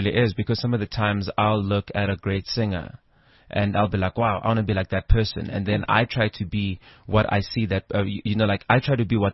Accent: Johannesburg, Gauteng, South Africa; because in Joburg I'm also from that side.

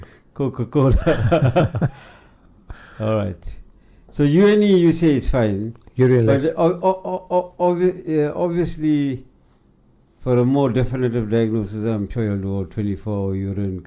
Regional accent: Stanger, KwaZulu-Natal, South Africa; now in Welkom, South Africa; Because, look, I'm originally from Stanger, well, it's not now known as Kwadugusa. But I've been 31 years now in Welkom in the Free State.

